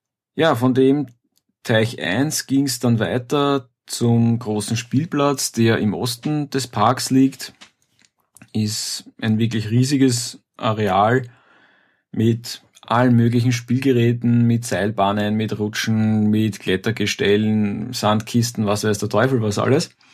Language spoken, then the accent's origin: German; Austria; Hochwasser war ziemlich massiv, sowohl bei uns in Österreich als auch in Deutschland.